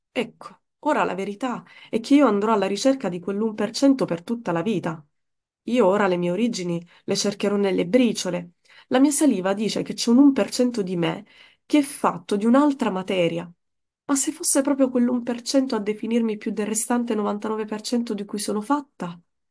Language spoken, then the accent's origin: Italian; Iran; born there; Italian is a second language; Sono iraniana, di madre, di padre, di nascita.